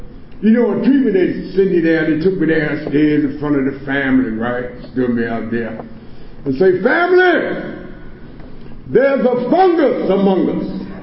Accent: Washington, District of Columbia, United States; I'm from Ward 8 in Washington, D.C. That's east of the river. East of the river.

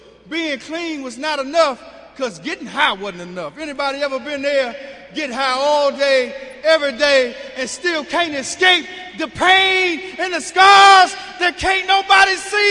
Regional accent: Washington, District of Columbia, United States; I grew up in Southwest Washington, D.C., Greenleaf Housing Projects. Grew up on N Street, next door to a family that always had house parties.

